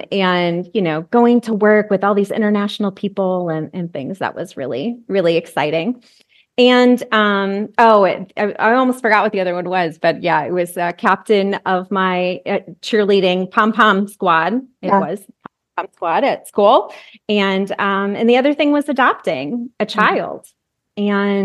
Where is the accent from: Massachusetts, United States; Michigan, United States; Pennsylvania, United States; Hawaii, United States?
Michigan, United States; I grew up in Mid, Michigan. So very much a middle class, I used to think incredibly boring family.